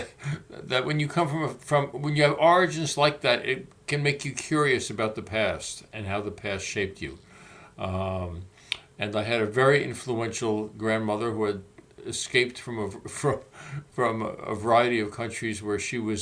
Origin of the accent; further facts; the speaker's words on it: the North, United States; I was from the North, but one could not miss it.